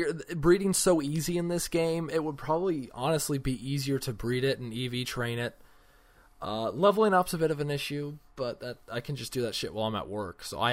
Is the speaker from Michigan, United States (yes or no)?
no; Arizona, United States; I do like the Diamondbacks because I'm from Arizona, so I like to watch the Diamondbacks on my home team.